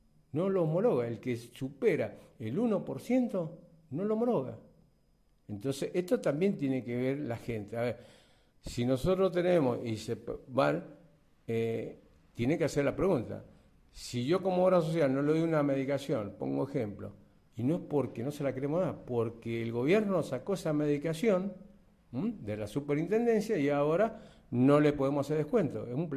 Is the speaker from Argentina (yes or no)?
yes; Argentina; El llamado es de ser solidario, somos argentinos, siempre lo fuimos